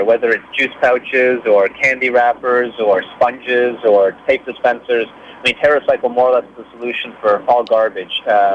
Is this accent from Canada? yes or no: yes; Canada; I'm originally Canadian, not American